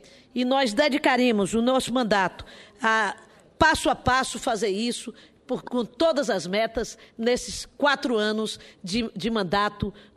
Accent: Bahia, Brazil; destaquei a educação como eixo estratégico fundamental para o desenvolvimento socioeconômico da minha terra. A Bahia está entre os 3 estados

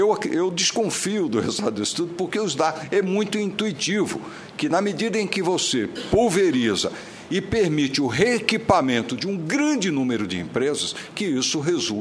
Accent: Northeast Region, Brazil; Eu, como nordestino, assumi um compromisso

